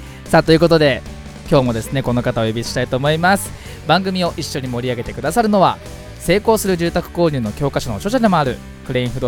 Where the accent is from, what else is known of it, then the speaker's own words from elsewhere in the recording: Fujisawa, Kanagawa, Japan; 藤沢出身の俳優タレントとして活動する